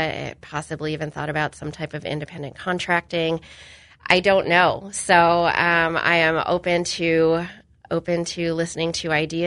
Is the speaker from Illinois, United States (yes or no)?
yes; Galesburg, Illinois, United States; Galesburg is my hometown, so that is something that will remain.